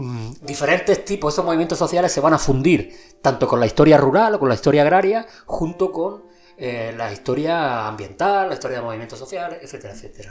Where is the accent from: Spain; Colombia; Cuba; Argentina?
Spain; Almería, Andalusia; yo soy natural de Almería, y yo no tenía conocimiento de cómo se había construido.